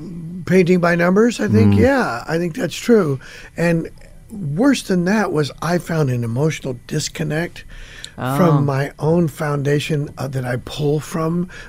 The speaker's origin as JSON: {"language": "English", "town": "Hanford", "region": "California", "country": "United States", "tie": "born or raised there", "said": "where I was born and raised in Hanford"}